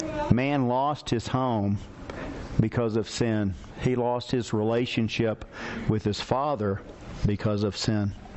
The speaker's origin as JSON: {"language": "English", "town": "Texarkana", "country": "United States", "tie": "born or raised there", "said": "Loretta and I grew up in Texarkana."}